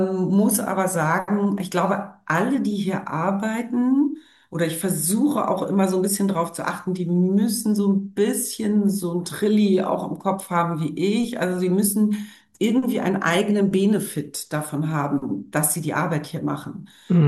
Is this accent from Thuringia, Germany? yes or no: no; Berlin, Germany; in Diva Berlin gebe ich eben meinen Blick auf meine Heimatstadt.